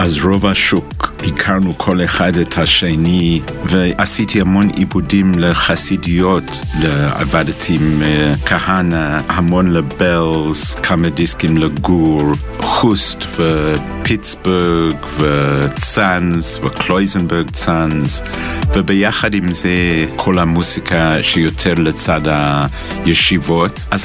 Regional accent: South Africa; Hebrew is a second language; במקור אני מדרום אפריקה

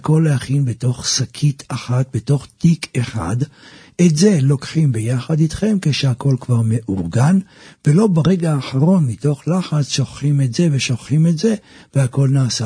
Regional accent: Jerusalem, Jerusalem District, Israel; כשהייתי ילד, בבית שלנו בירושלים

